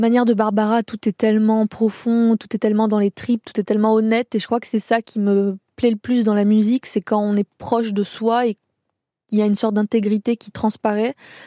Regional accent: Lebanon; mon père est libanais, ma mère est française et j'ai passé toute mon enfance au Liban.

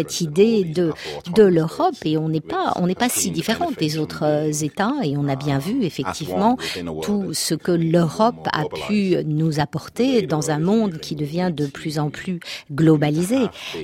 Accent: Trinidad & Tobago; French is a second language; now in London, United Kingdom; c'est étrange pour moi parce que je viens de Trinidad. Je suis arrivée à Londres donc en 1989.

